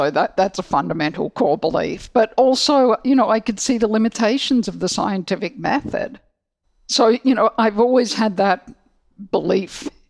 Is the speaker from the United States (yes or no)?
no; Australia; I grew up in Australia. There are a lot of sheep in Australia.